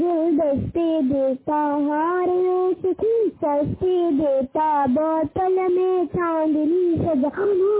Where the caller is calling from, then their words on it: Shilpari, Madhya Pradesh, India; मैं शिलपरी से बोल रही हूँ। मेरा जिला सतना है।